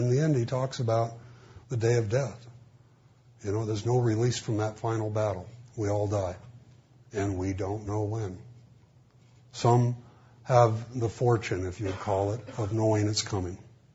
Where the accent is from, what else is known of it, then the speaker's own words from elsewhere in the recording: United States; Well, I'm an American.